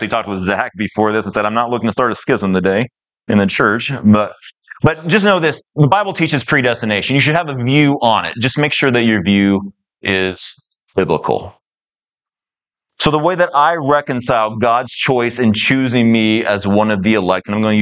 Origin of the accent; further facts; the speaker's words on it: Bloomfield, Indiana, United States; born there; I was born in America, in Bloomfield, Indiana, in 1985 to a Christian family that attended a biblically faithful church.